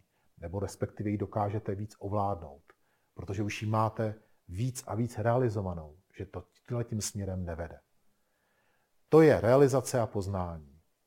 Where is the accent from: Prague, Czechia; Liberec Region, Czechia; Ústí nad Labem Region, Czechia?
Prague, Czechia; já jsem vyrůstal v Praze, kde jsem podědil byt